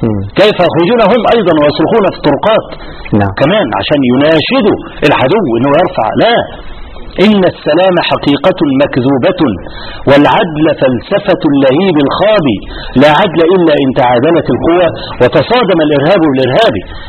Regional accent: Egypt

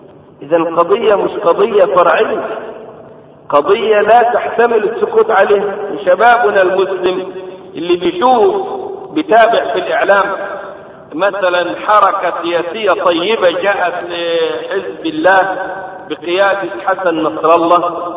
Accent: Giza, Giza Governorate, Egypt; وكان خطيبا لمسجد كبير مشهور عندنا في الجيزة هنا

